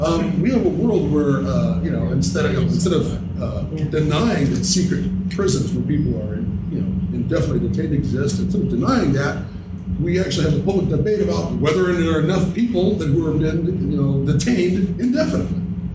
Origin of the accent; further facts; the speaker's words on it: Sydney, New South Wales, Australia; I'm from Sydney.